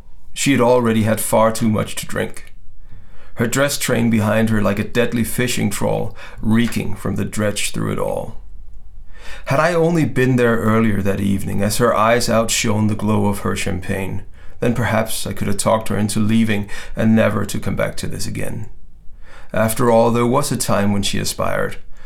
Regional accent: Jutland, Denmark; I'm from Jylland, the Jutland part of Denmark, and we used to have, when it was TV was terrestrial and got beamed, we could watch German TV

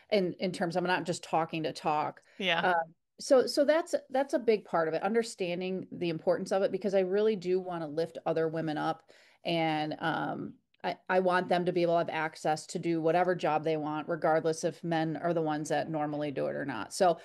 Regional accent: Kalamazoo, Michigan, United States; we've been in the community, which is my hometown in Kalamazoo, for 51 years.

